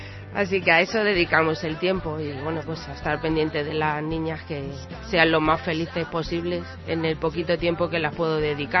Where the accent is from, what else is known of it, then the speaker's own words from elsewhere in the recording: Getafe, Community of Madrid, Spain; Bueno, pues yo me crié en Getafe. Y ahí estuve viviendo hasta que me casé.